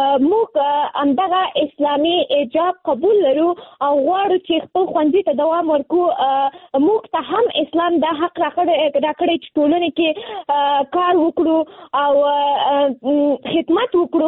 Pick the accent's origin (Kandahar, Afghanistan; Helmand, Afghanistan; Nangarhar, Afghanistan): Nangarhar, Afghanistan; now in Kabul, Afghanistan; ما د ننګرهار د ولایت نه فعلاً په کابل کې ژوند کوم